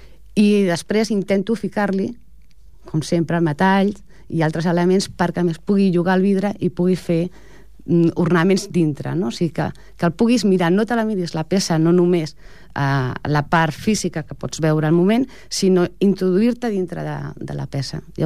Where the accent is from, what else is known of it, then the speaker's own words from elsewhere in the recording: Ripollet, Catalonia, Spain; molt arrelada a Ripollet, evidentment, perquè soc de Ripollet